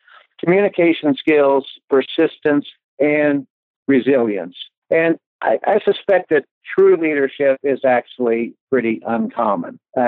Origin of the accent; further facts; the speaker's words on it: Blackwell, Oklahoma, United States; I was born and raised in Blackwell, Oklahoma, small town about 60 miles south of Wichita, Kansas.